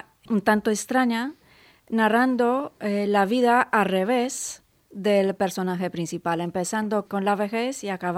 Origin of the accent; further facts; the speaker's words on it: Romania; Porque era un botánico muy conocido en Rumanía, de donde soy originaria